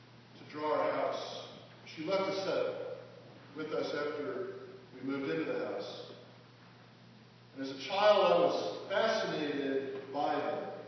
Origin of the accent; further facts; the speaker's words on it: Houston, Texas, United States; The house I was raised in Houston, Texas, was designed in 1964 by an architect named Ursula Oppenheimer.